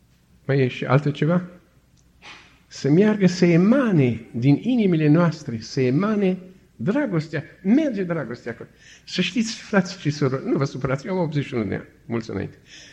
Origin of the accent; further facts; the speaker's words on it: Romania; a vorbit că eu sunt din România